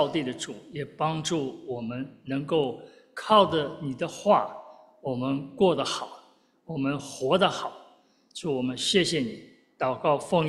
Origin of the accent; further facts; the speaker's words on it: Taiwan; now in United States; 我这一代的从台湾来的人